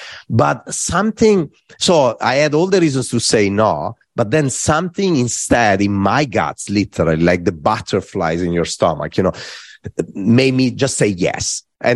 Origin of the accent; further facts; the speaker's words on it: Varese, Lombardy, Italy; I was in Varese, in my hometown, and I'm in this bus and I'm going to, it was lunchtime, and I was going home to get my bag to go to practice for soccer.